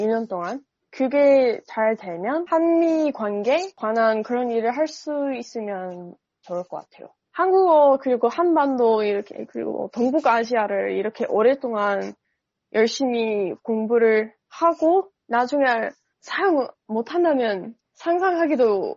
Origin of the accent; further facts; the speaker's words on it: United States; Korean is a second language; 제가 미국 좀 시골에서 자랐기 때문에